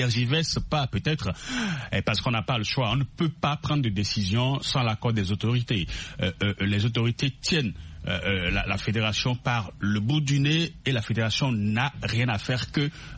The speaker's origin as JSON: {"language": "French", "country": "Benin", "said": "Les autorités détiennent le cordon de la bourse chez nous au Bénin et elles ont donc la décision."}